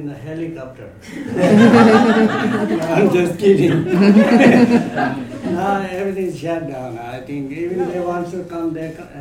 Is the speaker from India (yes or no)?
yes; India; born there; English is a second language; Yeah, example, I was born in India.